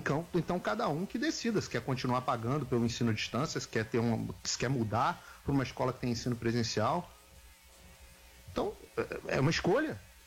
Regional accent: Rio de Janeiro, Brazil; Eu sou carioca

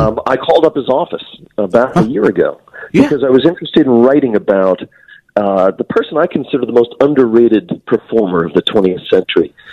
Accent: Staten Island, New York, United States; I gotta be honest, Joe. I grew up on Staten Island. There's three bridges that connect Staten Island to New Jersey, and I was over all of them many times.

